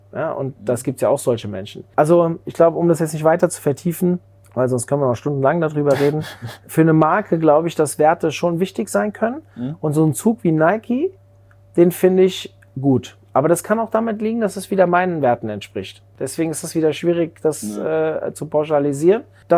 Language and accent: German; Hesse, Germany; ich bin im Frankfurter Speckgürtel aufgewachsen, habe Fußball gespielt.